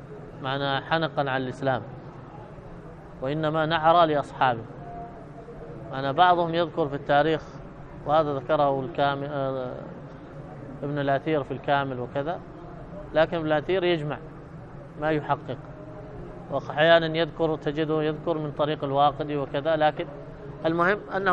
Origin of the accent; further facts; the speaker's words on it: Hadramaut, Yemen; أنا من حضرموت هنا من كندة